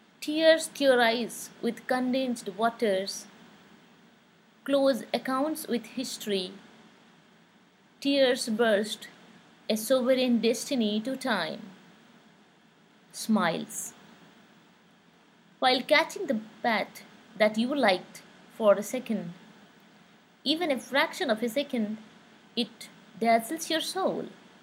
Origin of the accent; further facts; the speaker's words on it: India; from India.